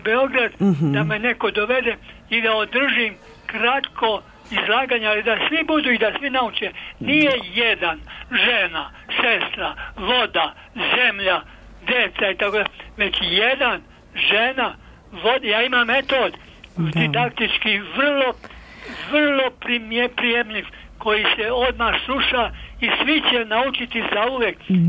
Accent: Herzegovina, Bosnia & Herzegovina; now in Novi Sad, Serbia; ja sam iz Hercegovine, poreklom u 88. godini.

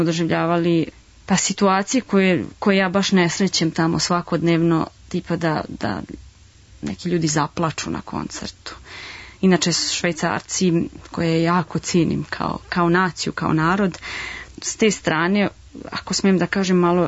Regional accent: Serbia; Kod nas u Srbiji mi nemamo amaterske orkestre

